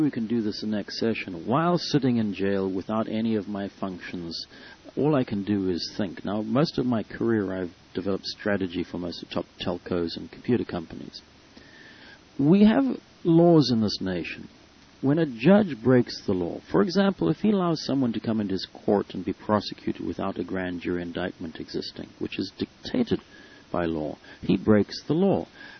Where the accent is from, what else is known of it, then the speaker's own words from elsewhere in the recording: South Africa; born there; moved away as an adult; But, you know, I was born in South Africa, and I was born and drafted in South African military